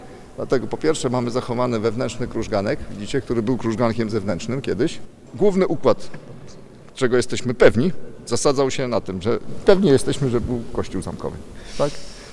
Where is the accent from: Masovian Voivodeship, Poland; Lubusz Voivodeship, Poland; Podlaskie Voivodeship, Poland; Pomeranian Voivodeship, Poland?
Pomeranian Voivodeship, Poland; Gniew; Bowiem ja urodziłem się tutaj, a cały żywot i całe dzieciństwo spędziłem w cieniu ruin zamku w Gniewie. Bo kiedy wróciłem w 89, osiadłem w Gniewie